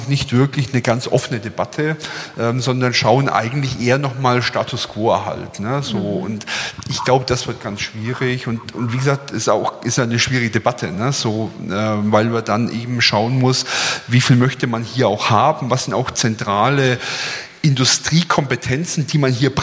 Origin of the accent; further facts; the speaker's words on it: Bavaria, Germany; ich bin ja Bayer. Ich bin Franke